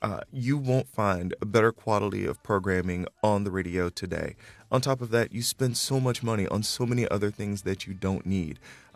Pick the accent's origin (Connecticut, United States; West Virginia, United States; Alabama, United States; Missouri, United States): Alabama, United States; Birmingham; I'm from Birmingham, Alabama.